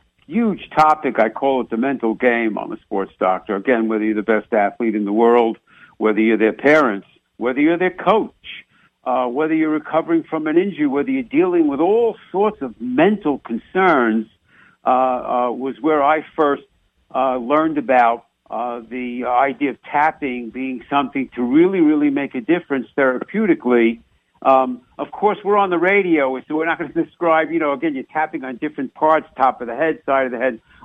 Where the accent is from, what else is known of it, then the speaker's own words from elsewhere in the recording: New York, United States; accent: New York; I did catch your Canadian accent mixed with my New York accent while we're talking.